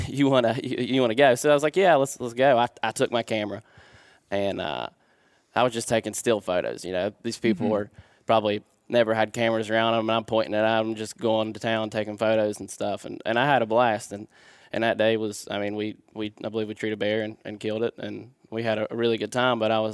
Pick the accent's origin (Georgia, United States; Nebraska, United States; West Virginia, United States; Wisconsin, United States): West Virginia, United States; I'm also from West Virginia.